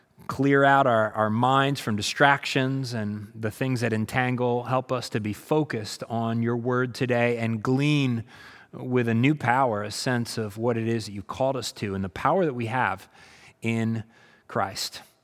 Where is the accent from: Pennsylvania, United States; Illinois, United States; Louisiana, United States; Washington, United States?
Pennsylvania, United States; Molino; I grew up in Molino Village in Schuylkill County, Pennsylvania.